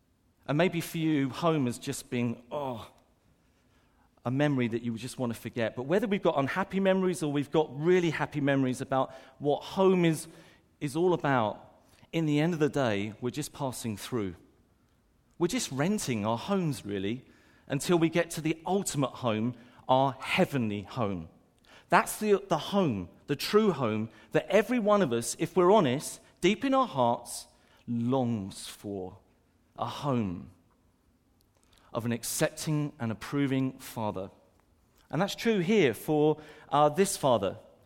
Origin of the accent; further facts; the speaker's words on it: Brighton, South East England, United Kingdom; what he wanted to do was to go back to the family home that we grew up in Patcham, in Ladysmull Road. And do you know what? We had some terrific, happy memories there. As kids growing up, we really, really did.